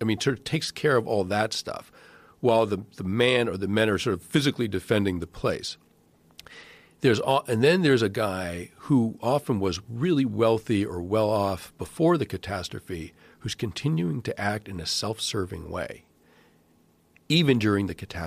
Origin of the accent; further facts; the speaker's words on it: Massachusetts, United States; I grew up in Massachusetts and I get it, you know?